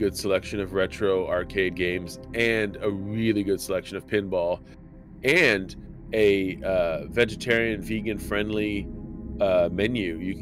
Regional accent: California, United States; I'm a Californian saying this because I've only been there once

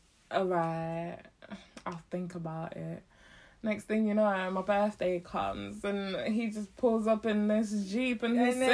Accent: London, United Kingdom; also born or lived in Uganda; Like, I grew up in Gascoigne.

